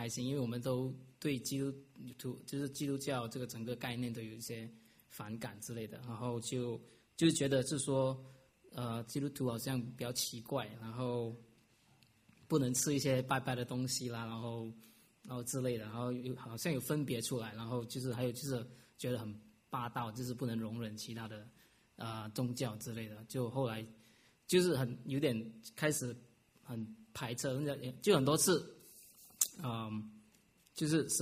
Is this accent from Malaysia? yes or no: yes; Malaysia; 就是我来自马来西亚